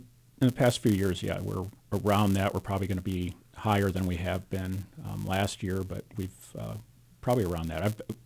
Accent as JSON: {"language": "English", "town": "Chicago", "region": "Illinois", "country": "United States", "lives_now": "Manhattan, United States", "said": "And we're originally from Chicago, so, you know, moving out here was a big deal for us."}